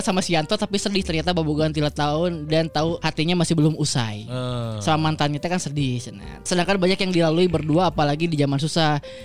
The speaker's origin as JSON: {"language": "Indonesian", "town": "Tasikmalaya", "region": "West Java", "country": "Indonesia", "also_born_or_lived": "Bandung", "lives_now": "Tangerang, Indonesia", "said": "Abdi orang Tasik, saya orang Tasik tapi tinggal di Bandung. Tapi pindah ke BSD."}